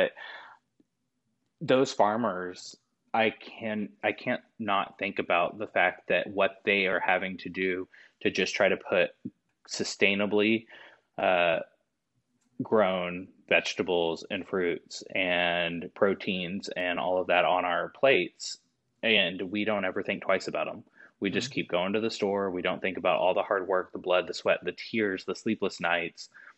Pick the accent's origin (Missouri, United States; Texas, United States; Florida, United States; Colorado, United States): Texas, United States; so growing up in Texas in smaller communities